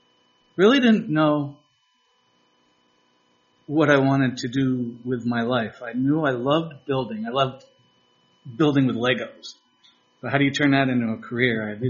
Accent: Brattleboro, Vermont, United States; also born or lived in Colorado / Putney / Bellows Falls; I grew up in Brattleboro in this area. I was born in Colorado, but I've grown up mostly in this area. I've lived in Putney, Bells Falls, Brattleboro.

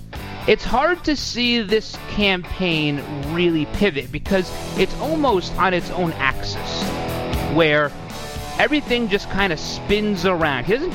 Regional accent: New York City, New York, United States; Some of that comes from being a New Yorker.

